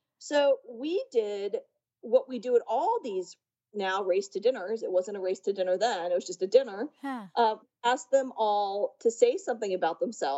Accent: Richmond, Virginia, United States; I was, you know, born and raised in Richmond, Virginia, the capital of the Confederacy.

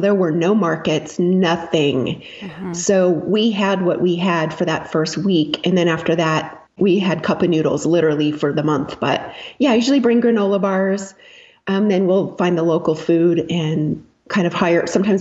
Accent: United States; They know we're from the United States. They know we have a cushy life compared to them.

